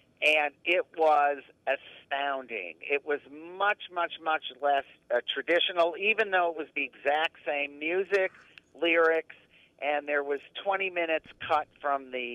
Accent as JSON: {"language": "English", "town": "Detroit", "region": "Michigan", "country": "United States", "tie": "born or raised there", "said": "I say it's from growing up in Detroit. Because I got to grow up during the Motown years"}